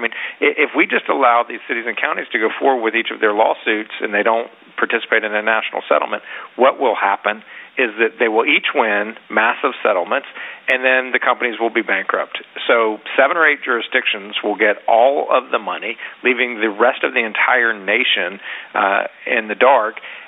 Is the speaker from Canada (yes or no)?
no; North Carolina, United States; I've seen it here, even in my home state of North Carolina.